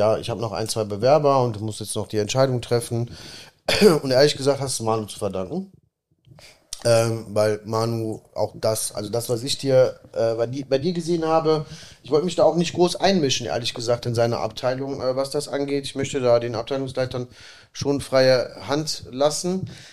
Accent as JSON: {"language": "German", "country": "Italy", "said": "ich bin auch Italiener"}